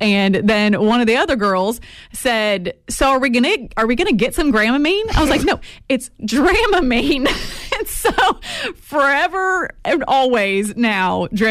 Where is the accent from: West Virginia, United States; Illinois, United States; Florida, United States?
Florida, United States; Growing up in Florida, I had been on boats many times.